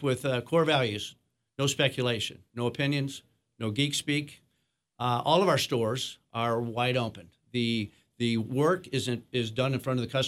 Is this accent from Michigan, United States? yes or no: yes; Watervliet, Michigan, United States; moved away as an adult; I grew up in Watervliet. I moved away 37 years ago.